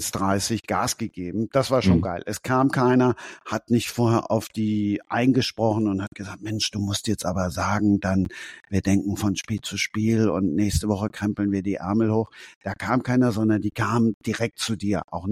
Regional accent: Düsseldorf, North Rhine-Westphalia, Germany; ich bin Rheinländer. Ich freue mich tatsächlich, wenn die rheinischen Mannschaften gewinnen. Als Düsseldorfer freue ich mich natürlich, wenn die Fortuna wieder in der ersten Liga ist.

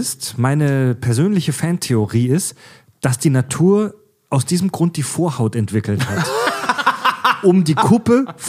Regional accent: Baden-Württemberg, Germany; Ich komme ja aus dem Schwabeländle, aus dem baden-württembergischen Raum, Südwestdeutschland.

